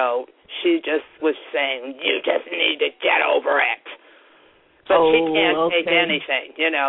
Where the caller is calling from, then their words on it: North Chicago, Illinois, United States; I'm calling from Illinois.